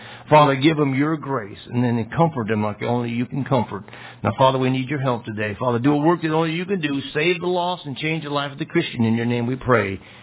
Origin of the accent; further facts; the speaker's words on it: Texas, United States; I'm from Texas. We don't get it very often down there, thank God.